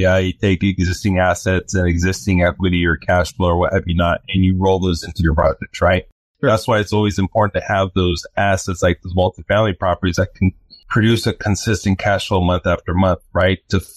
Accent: Los Angeles, California, United States; You know, I'm from East LA, right?

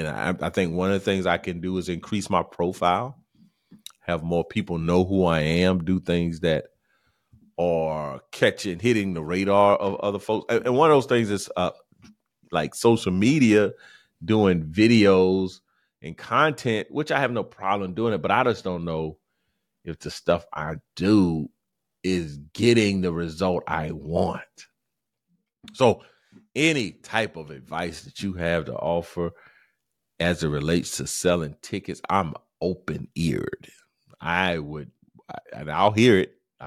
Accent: South Carolina, United States; I mean, I'm from South Carolina.

